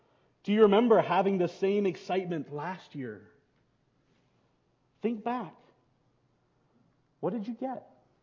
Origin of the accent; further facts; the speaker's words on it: Bolivia; when we were growing up in Bolivia.